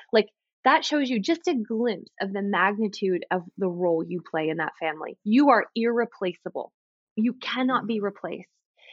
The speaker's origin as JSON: {"language": "English", "country": "Canada", "said": "I'm Canadian, so I can say"}